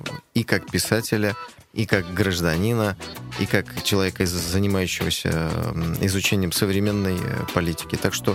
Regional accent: Saint Petersburg, Russia; born there; потому что я родился в Петербурге, там это нормальная погода

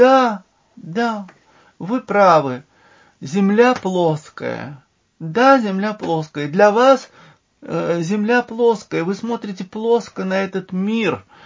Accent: Tula, Tula Oblast, Russia; Я из Тулы. Мы проходим через центр Тулы к Кремлю.

